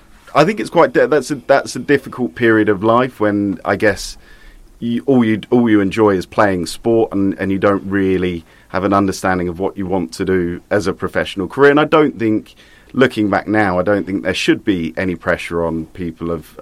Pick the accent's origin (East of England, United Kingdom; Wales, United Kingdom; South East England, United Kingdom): East of England, United Kingdom; St Albans; I was born and bred in St Albans, and I lived originally for the first however many years of my life in Coneyheath, which is just across the 414. Okay. And then I moved to Smallford, which is the other side.